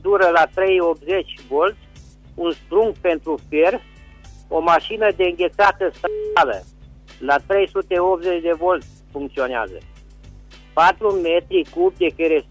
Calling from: Răchita, Timiș County, Romania; sunt din Răchita, județul Timiș.

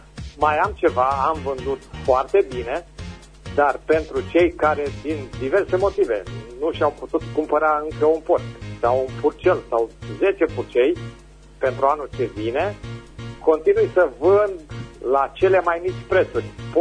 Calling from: Berzovia, Caraș-Severin, Romania; din Berzovia.

